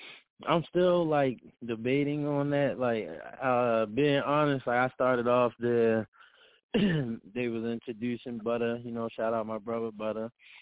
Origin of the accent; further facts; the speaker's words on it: Baltimore, Maryland, United States; now in Central Pennsylvania, United States; And I was from Baltimore, but living in Central PA, trying to put people on with no battle league.